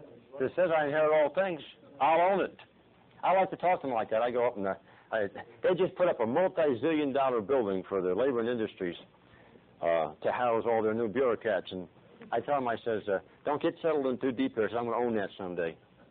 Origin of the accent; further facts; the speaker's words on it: United States; I'm an American through and through, apple pie, you know, Chevy and all that bit, and 4th of July. I love this country